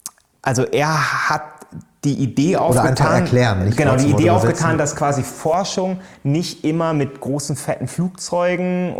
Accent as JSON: {"language": "German", "country": "Germany", "said": "also ich als Deutsche"}